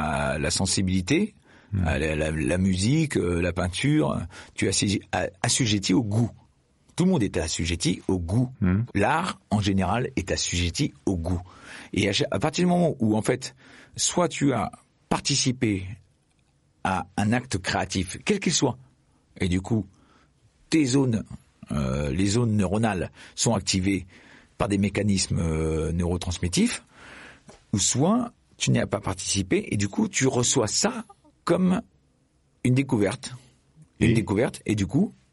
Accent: Clermont-Ferrand, Auvergne-Rhône-Alpes, France; born there; je suis né à Clermont-Ferrand, je suis descendant de la famille des pneus.

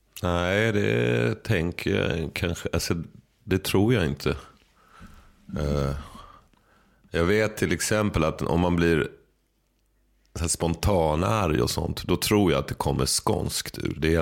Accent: Skåne, Sweden; accent: Skåne; När jag blir påmind om Skåne på något sätt, till exempel om jag träffar en skåning, då blir jag skåning med en gång.

